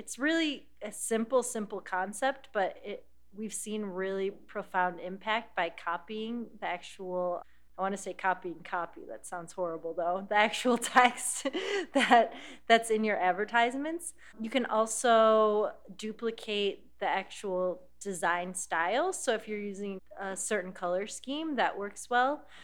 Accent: Michigan, United States; I'm from Michigan. I guess I'm a Lions fan.

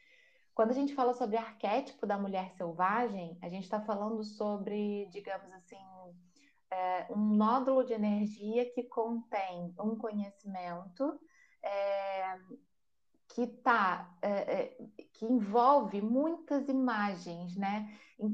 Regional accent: Brazil; now in Portugal; eu sou brasileira, mas eu vivo aqui em Portugal já há quase 4 anos.

